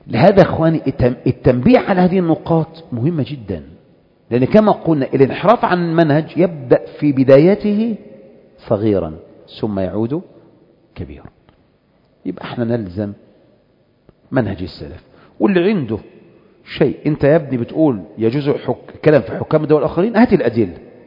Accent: Egypt; now in Saudi Arabia; انا بقى مصري

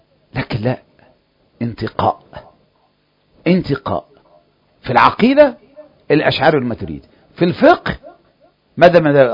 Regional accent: Egypt; احنا مصريين

